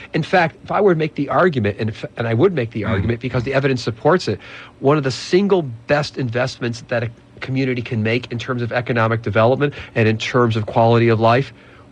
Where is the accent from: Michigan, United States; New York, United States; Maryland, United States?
New York, United States; New York City; I'm from New York.